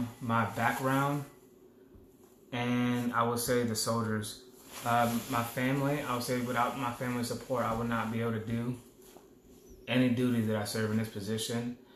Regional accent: Bronx, New York, United States; I was born in the Bronx, and growing up watching the New York City firefighters and the NYPD do phenomenal work in the mid-90s.

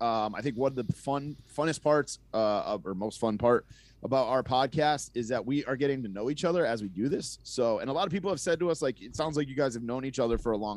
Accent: Massachusetts, United States; She had it in Connecticut, but I grew up in Mass, and in Mass, we didn't get TBS.

